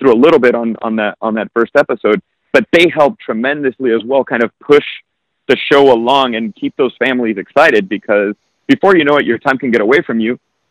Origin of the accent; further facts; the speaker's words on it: Florida, United States; Even though I'm originally from Florida, she's from the South